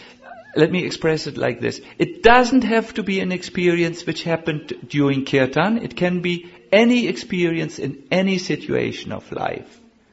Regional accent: Germany; I'm sorry, I'm from Germany, I'm a little offensive by nature.

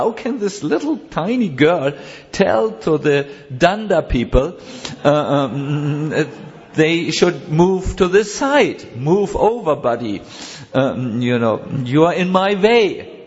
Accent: Germany; I'm a person from Germany, huh?

